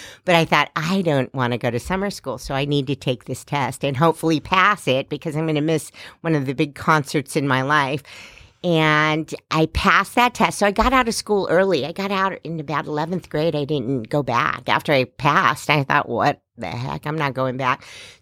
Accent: Redlands, California, United States; also born or lived in San Bernardino; So I am a homegrown San Bernardino girl. I grew up in Redlands, but I was born in San Bernardino, lived here all my life.

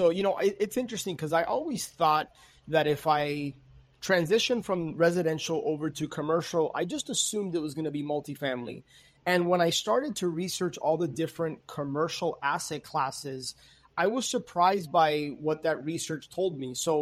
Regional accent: Miami, Florida, United States; But born and raised in Miami, I've been a full-time real estate investor since 2005.

